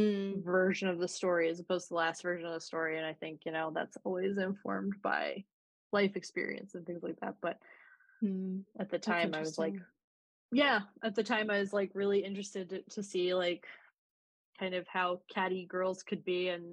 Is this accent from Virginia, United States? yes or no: yes; Virginia, United States; But it was really prevalent, like where we grew up too in Virginia.